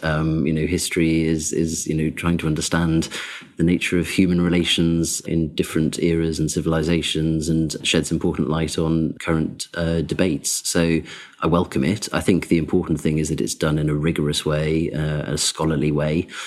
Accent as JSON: {"language": "English", "town": "Whitley Bay", "region": "North East England", "country": "United Kingdom", "said": "I'm from the Northeast, so, you know, the first historic sites I visited, I mean, I'm from Whitley Bay, so my nearest English heritage site is Tynemouth Priory"}